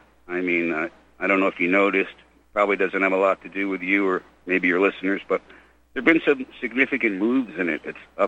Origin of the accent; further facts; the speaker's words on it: New York, United States; which is something that I've seen growing up in New York, you know, as a kid